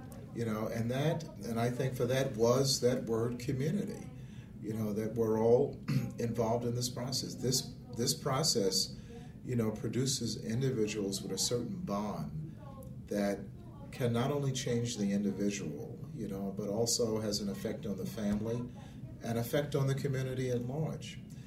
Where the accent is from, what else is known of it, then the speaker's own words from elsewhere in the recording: Brooklyn, New York, United States; I'm from Brooklyn, so I turn around slow